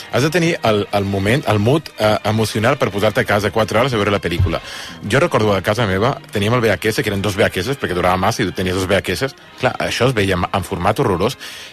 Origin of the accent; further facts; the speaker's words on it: Balearic Islands, Spain; A mi m'encanten les pel·lícules on neva, perquè sóc mallorquí, i com a Mallorca gairebé mai neva, suposo que per això m'agrada tant